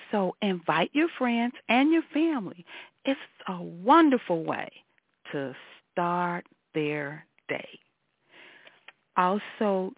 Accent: Chicago, Illinois, United States; from Chicago.

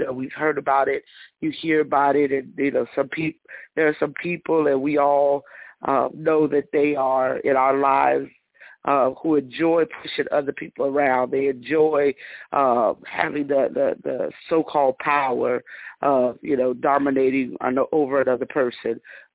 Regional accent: Las Vegas, Nevada, United States; I thank God for being born and raised in Las Vegas, Nevada

